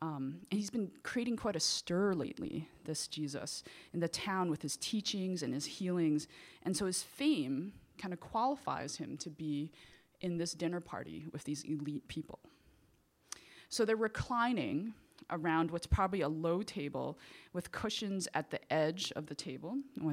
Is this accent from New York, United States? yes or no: yes; New York City, New York, United States; Now, I grew up here in New York City. I was born and raised here in Chinatown.